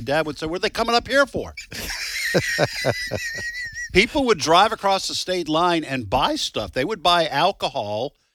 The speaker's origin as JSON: {"language": "English", "region": "New Hampshire", "country": "United States", "tie": "born or raised there", "also_born_or_lived": "Peabody / Wakefield", "said": "I basically grew up, was born, lived for several years in the Boston area, Peabody and Wakefield. But I grew up in New Hampshire."}